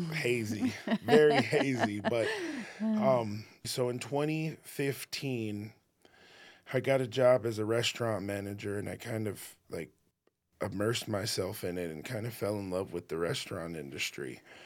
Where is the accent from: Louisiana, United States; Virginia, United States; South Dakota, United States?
South Dakota, United States; And being younger and growing up in South Dakota, that culture was a lot more prevalent back in the day.